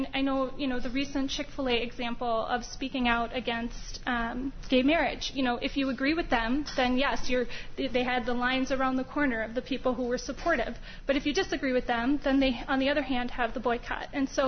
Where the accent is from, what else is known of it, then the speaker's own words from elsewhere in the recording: Minnesota, United States; I'm from Minnesota. I had never heard of it before this case